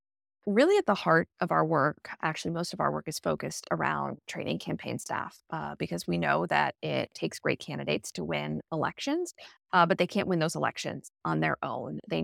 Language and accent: English; Florida, United States; I ended up returning to my home state and running for office. I was the Democratic nominee for U.S. Congress in Florida's 18th district in 2018.